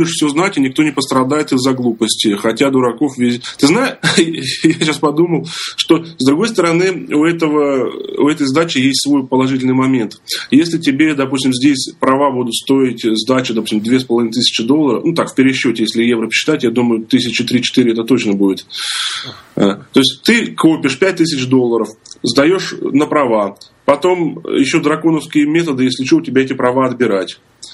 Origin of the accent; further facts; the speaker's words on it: Novosibirsk, Novosibirsk Oblast, Russia; Я сам из России, из Новосибирска. Вот в этом году закончу универ и хочу как-то поехать в Канаду работать и учиться.